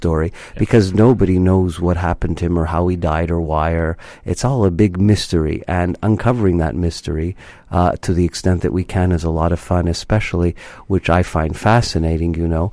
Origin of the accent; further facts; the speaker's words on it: Canada; I mean, being a Canadian, but I'm a short, fat Jewish boy who's presenting at 6'4".